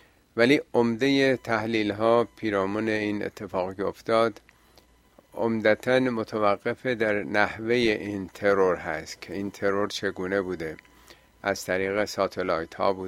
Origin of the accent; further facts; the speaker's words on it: Iran; این برحال حداقل به عنوان یه ایرانی باید بر بخوره